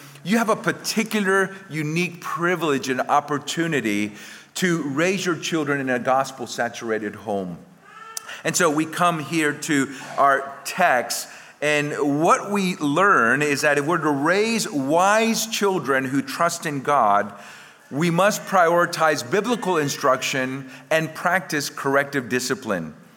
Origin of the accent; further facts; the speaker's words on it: Puerto Rico; One time, we growing up in Puerto Rico, we didn't celebrate Christmas. We celebrated what we call the day of the three wise men, Epiphany.